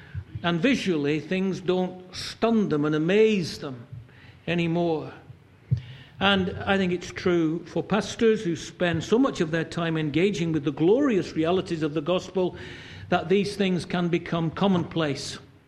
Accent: Manchester, North West England, United Kingdom; Because I come from Manchester

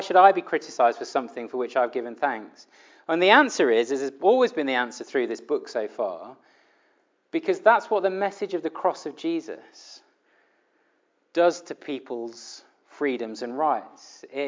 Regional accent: United Kingdom; Now, I have to say, as a British person and someone that likes people liking me, that couldn't be more awkward, could it?

